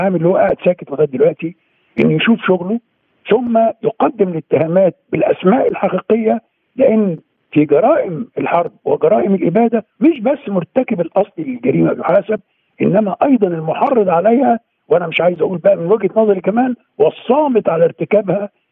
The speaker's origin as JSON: {"language": "Arabic", "country": "Egypt", "said": "احنا كمحامين مصريين"}